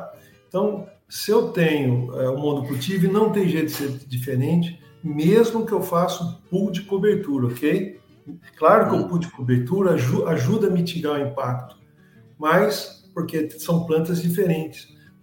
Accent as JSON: {"language": "Portuguese", "town": "Limeira", "region": "São Paulo", "country": "Brazil", "accent": "Limeira", "said": "Com todo o meu sotaque, viu meu sotaque de Limeira, do lado de Piracicaba, né? Falei, nós somos o caipira original, né?"}